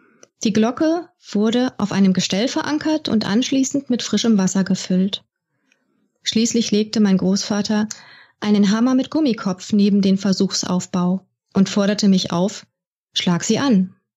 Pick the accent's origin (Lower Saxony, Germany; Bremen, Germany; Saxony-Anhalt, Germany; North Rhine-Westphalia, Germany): Bremen, Germany; Bremerhaven; born there; Ich bin in Bremerhaven geboren, also quasi an der Nordseeküste.